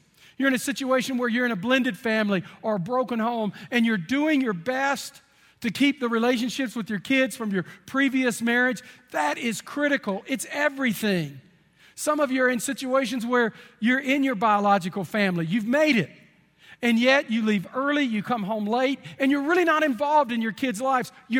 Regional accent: Texas, United States; I'm from Texas. We do things like that.

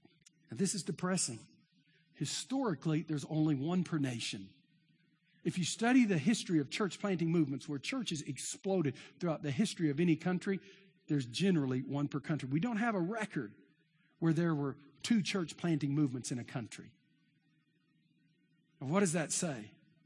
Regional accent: Texas, United States; Now I'm from East Texas, so that sounds good, you know.

